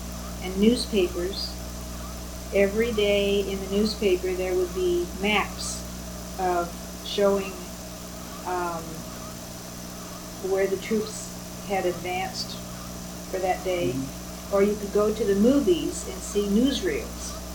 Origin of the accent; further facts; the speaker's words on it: Portland, Oregon, United States; I was born in Portland, mm-hmm. and lived out on the east side until I graduated from high school, went to Washington High School.